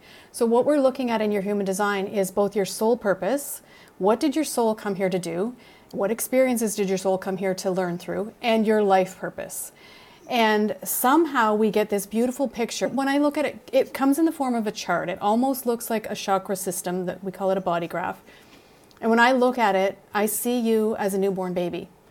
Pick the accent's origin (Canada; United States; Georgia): Canada; And I'm Canadian.